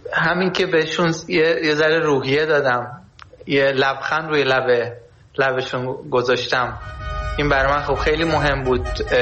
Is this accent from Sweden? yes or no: yes; Sweden; ما که در اروپا بزرگ شدیم، در سوئد بزرگ شدیم